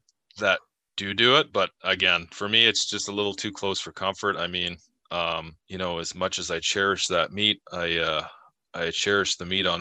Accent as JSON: {"language": "English", "region": "British Columbia", "country": "Canada", "tie": "born or raised there", "said": "I grew up in Northern BC, and we grew up along the ocean."}